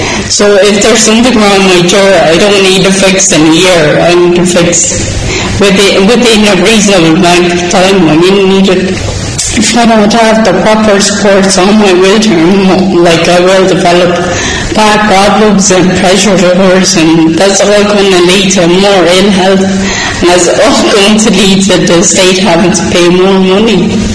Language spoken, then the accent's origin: English; Longford, Leinster, Ireland; now in Dublin, Ireland; I'm originally from Longford, but I moved up to Dublin about 3 years ago